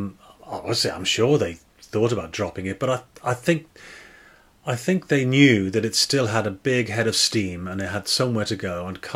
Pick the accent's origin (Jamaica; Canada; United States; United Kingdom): United Kingdom; Liverpool, North West England; I am from Liverpool.